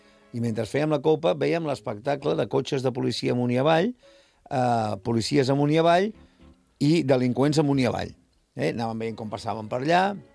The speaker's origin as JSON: {"language": "Catalan", "town": "Barcelona", "region": "Catalonia", "country": "Spain", "said": "jo soc de Barcelona"}